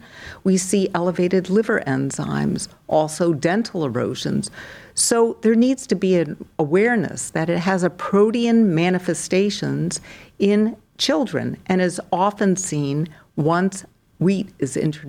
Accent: Newport, Rhode Island, United States; also born or lived in Minnesota; now in Cleveland, United States; I'm from Newport, Rhode Island, and I was educated in New England and then moved to Minnesota for about 30 years, and I've been in the lovely city of Cleveland for the past 7 years.

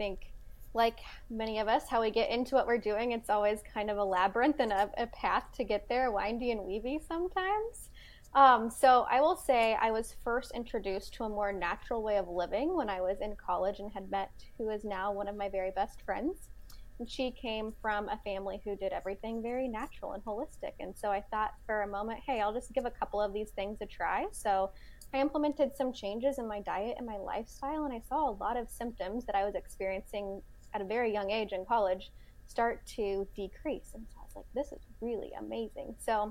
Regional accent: Indiana, United States; now in Nashville, United States; Yeah, so I am currently living a little south of Nashville, Tennessee. However, I was born and raised in Indiana

